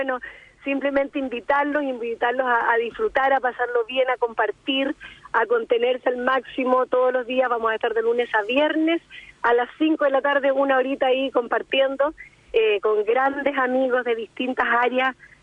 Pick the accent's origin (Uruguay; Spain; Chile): Chile; nosotros como chilenos con una hija americana fue como wow